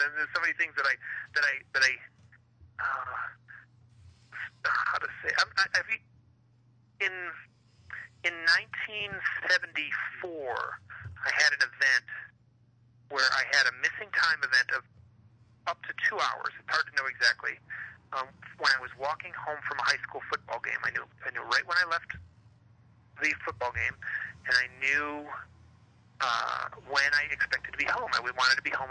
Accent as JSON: {"language": "English", "region": "Michigan", "country": "United States", "tie": "born or raised there", "said": "it felt like it was a calm, beautiful Midwestern, I grew up in Michigan, Midwestern autumn night."}